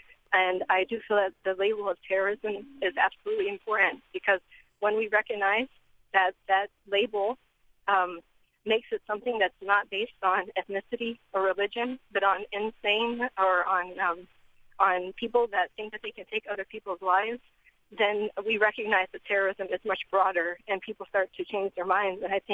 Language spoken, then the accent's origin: English; United States; my husband and I were very easily, very vulnerable. We're American and could have very easily been taken advantage.